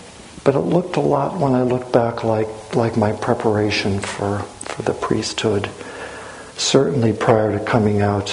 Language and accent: English; California, United States; I grew up around here. I mean, I grew up on the Central Coast, and I went to college here, you know, in the shadow of San Francisco.